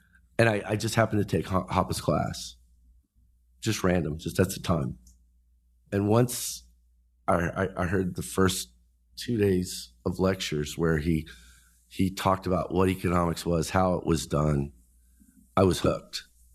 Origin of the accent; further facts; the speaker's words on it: Las Vegas, Nevada, United States; I'm from Las Vegas.